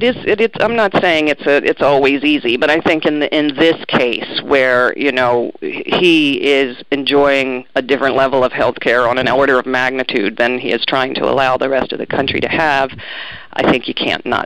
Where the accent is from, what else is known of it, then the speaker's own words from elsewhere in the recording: Maryland, United States; I'm from Maryland, you know, in D.C. area